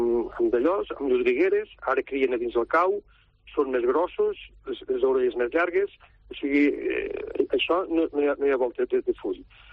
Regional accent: Verdú, Catalonia, Spain; Perquè jo soc de Verdú i hi ha veïns del poble que saben que hi ha molts conills

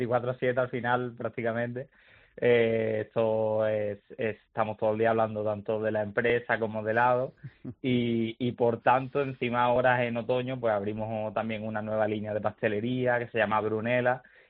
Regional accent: Málaga, Andalusia, Spain; nosotros somos de aquí de Málaga, tenemos estos sabores

